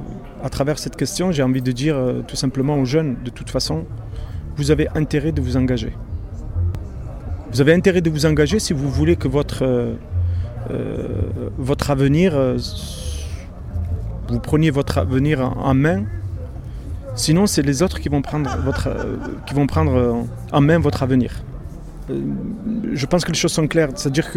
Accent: France; je suis l'immigré, alors que je suis français à part entière

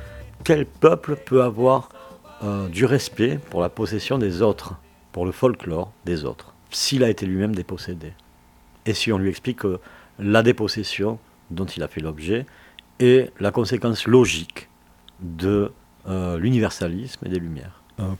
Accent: Occitanie, France; Un objet de réflexion qui serait intéressant en tant qu'Occitan pour moi de porter.

